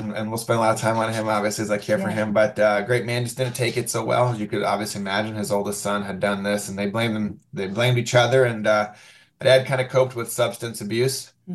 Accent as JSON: {"language": "English", "town": "Crystal River", "region": "Florida", "country": "United States", "tie": "born or raised there", "said": "I grew up in Crystal River. It's a small town in Florida on the West Coast. It's actually home of the manatees, so a lot of springs and manatees in there."}